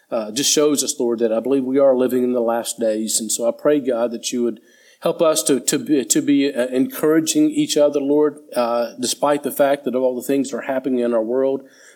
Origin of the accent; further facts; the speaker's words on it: United States; now in Australia; But growing up in the States, baseball was actually a part of my life. I played baseball for 7 years and I really enjoyed it.